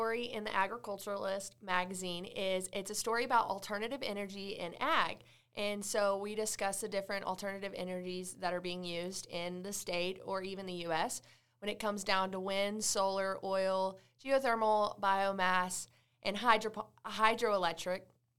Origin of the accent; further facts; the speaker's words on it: Wilson, Texas, United States; I am from Wilson, Texas, and I grew up on a farm. I am a farmer's daughter. We raise cattle, cotton, alfalfa, and different types of hay.